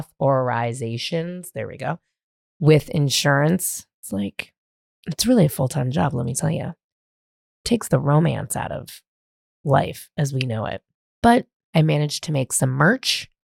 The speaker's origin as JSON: {"language": "English", "town": "San Francisco", "region": "California", "country": "United States", "said": "I was this kid from San Francisco that was smoking weed every day and drinking"}